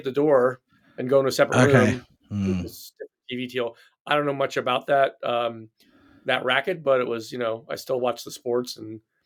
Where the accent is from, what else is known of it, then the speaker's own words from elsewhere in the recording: Philadelphia, Pennsylvania, United States; Because I grew up in Philadelphia.